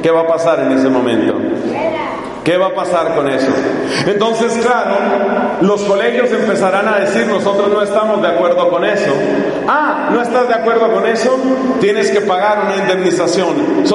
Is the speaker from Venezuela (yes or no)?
no; Colombia; ¿Qué va a pasar, por ejemplo, en mi país, Colombia, cuando ya algunos han sugerido que así como se exige que haya una cuota de mujeres en el gobierno de algunas empresas